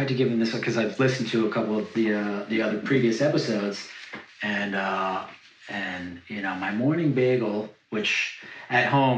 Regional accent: New York, United States; moved away; Me personally, I'm from New York. I've been down here for like 17, 18 years now

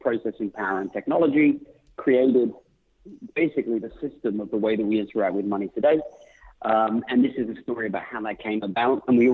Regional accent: United States; accent: British; Despite mm-hmm. my British accent, I'm actually an American, and I spend most of my time in the States

